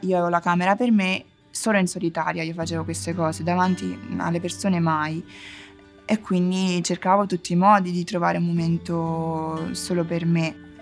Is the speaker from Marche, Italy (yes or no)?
yes; Macerata, Marche, Italy; moved away as an adult; now in Perugia, Italy; Poi io mi sono trasferita per l'università da Macerata, che è il mio paese nelle Marche. Sono venuta a Perugia